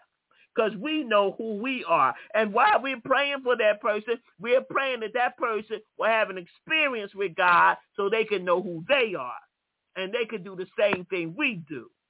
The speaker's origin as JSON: {"language": "English", "town": "Philadelphia", "region": "Pennsylvania", "country": "United States", "tie": "born or raised there", "said": "Yeah, Lord, remember I was born in South Philly? Yeah, you know, came up through North Philly."}